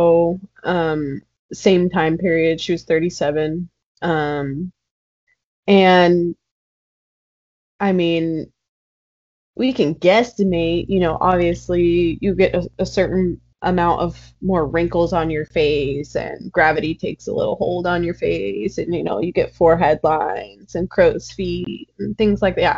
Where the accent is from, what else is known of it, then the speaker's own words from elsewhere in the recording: Long Branch, New Jersey, United States; born there; So I was born in Long Branch, and my sister was born in Morristown.